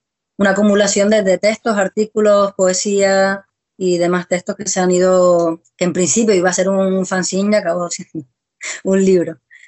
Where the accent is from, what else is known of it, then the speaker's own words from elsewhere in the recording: Canary Islands, Spain; En un territorio como Canarias, que somos islas, ¿no? En el Atlántico y todo nos viene de fuera, ¿no?